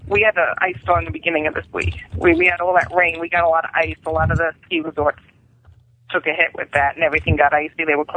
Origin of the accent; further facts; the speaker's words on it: New Hampshire, United States; I'm from New Hampshire.